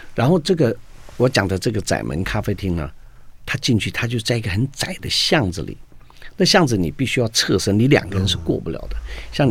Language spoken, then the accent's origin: Chinese; Tainan, Taiwan; 其实我就讲我老家台南吧